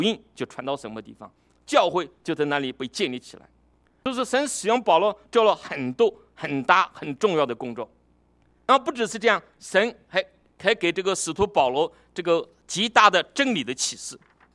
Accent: China; 那么第三层天呢，今天我们中国人没这种观念

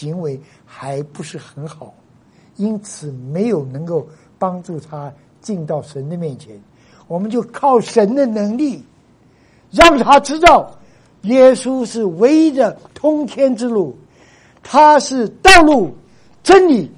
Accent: Zhejiang, China; now in Los Angeles, United States; 我是浙江人哦

